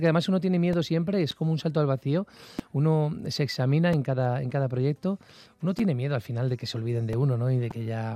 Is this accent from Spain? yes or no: yes; Cantabria, Spain; now in Madrid, Spain; Cantabria, volver allí. En cuanto llegas, ves el mar, hueles a salitre, salir a mi casa, además tengo la suerte de vivir encima del mar